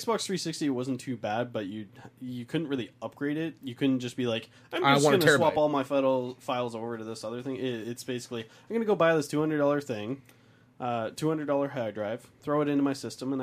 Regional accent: Canada; Maybe it's just because we're Canadian.

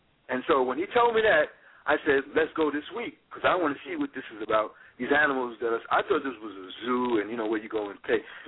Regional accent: Bronx, New York, United States; because I grew up in the Bronx, New York, where they had this huge zoo.

